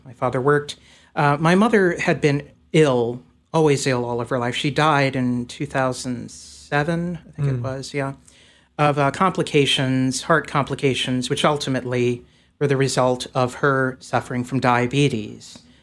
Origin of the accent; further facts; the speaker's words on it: Melbourne, Florida, United States; I'm originally from Melbourne, Florida, and a small town, actually in the Atlantic, outside of Melbourne and central Melbourne on the Atlantic coast. And I was raised by my mother and father.